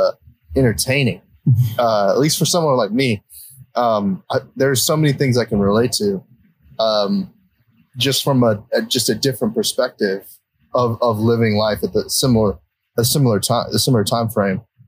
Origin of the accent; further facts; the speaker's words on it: Austin, Texas, United States; But I moved back to Austin. I grew up in Austin